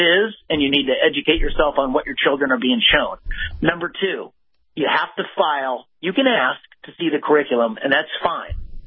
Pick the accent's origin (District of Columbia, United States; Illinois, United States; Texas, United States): Illinois, United States; reading scores and math scores at grade level in my home state of Illinois, where it is the Super Bowl of corruption